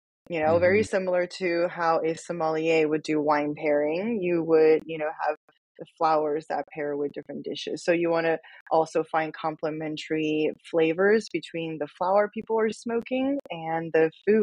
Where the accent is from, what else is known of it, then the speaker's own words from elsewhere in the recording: Chengdu, Sichuan, China; now in United States; when I started traveling in China after growing up in Chengdu, I was like, oh, wow, this is a really unique, special place